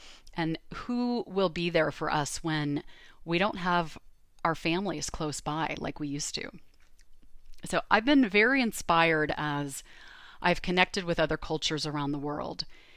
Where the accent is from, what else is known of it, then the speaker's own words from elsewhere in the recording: Canada; now in California, United States; I'm originally from Canada. I grew up on a farm, and my family are very close.